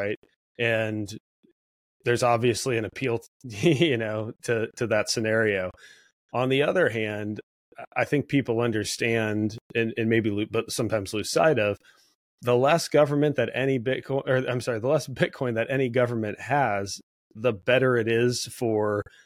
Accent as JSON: {"language": "English", "country": "United States", "said": "But maybe my takeaway, like as an American, is there you know"}